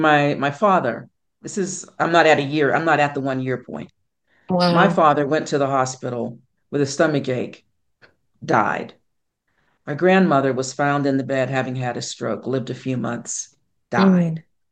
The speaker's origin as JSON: {"language": "English", "town": "Pittsburgh", "region": "Pennsylvania", "country": "United States", "tie": "born or raised there", "said": "I spoke about being an only child growing up in Pittsburgh and whatnot."}